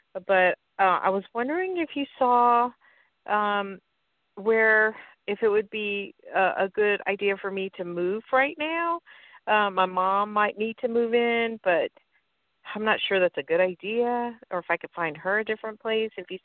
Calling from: Louisiana, United States; I'm calling from Louisiana.

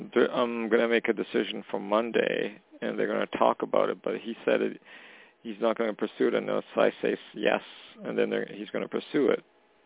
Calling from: Western Canada, Canada; Hey, I'm calling from Canada, Western Canada.

